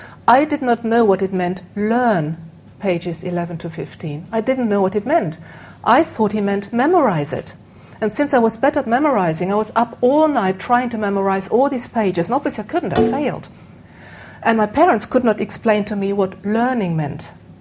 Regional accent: Germany; accent: German and Scottish twang; As you can hear from my background, I'm not Scottish, although I tend to talk, if I had a glass or two of wine, with a mixture of a German and Scottish twang

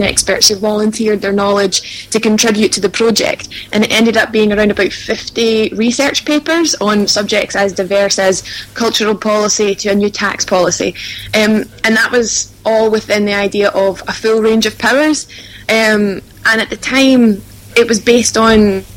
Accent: Coatbridge, Scotland, United Kingdom; moved away as an adult; also born or lived in France; So I'm from Coatbridge originally, but I moved away from Scotland about 7 years ago now.

